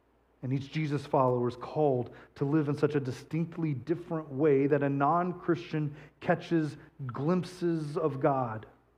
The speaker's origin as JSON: {"language": "English", "region": "Texas", "country": "United States", "tie": "born or raised there", "said": "I grew up in West Texas, and I can remember In my young years growing up, my family would drive to southeast New Mexico every year for Thanksgiving."}